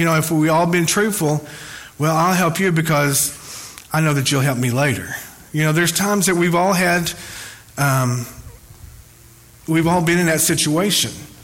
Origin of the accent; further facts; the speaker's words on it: Van Buren, Arkansas, United States; I grew up in Van Buren and I had no idea about this area, how much need is going on.